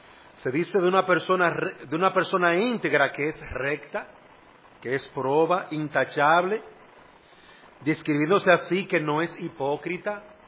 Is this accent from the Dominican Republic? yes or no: yes; Dominican Republic; nuestra responsabilidad como dominicanos